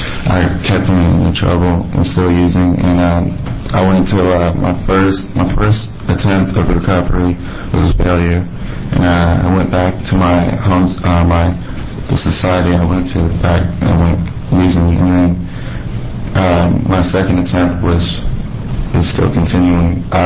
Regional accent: Washington, District of Columbia, United States; And I'm really from Washington, D.C., and I moved here about 2 years ago, and most of my family still live in Washington, D.C.

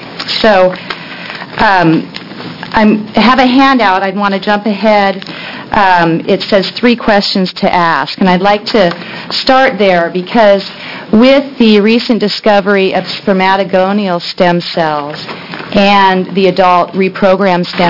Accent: Seattle, Washington, United States; I'm here from Seattle, Washington, and definitely west of the Alleghenies.

